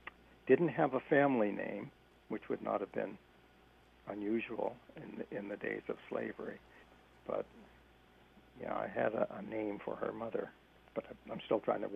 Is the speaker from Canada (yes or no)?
yes; Halifax, Nova Scotia, Canada; born there; now in Wolfville, Canada; My father was born in Wolfville and educated here, but then he moved to Halifax, and so I was born in Halifax.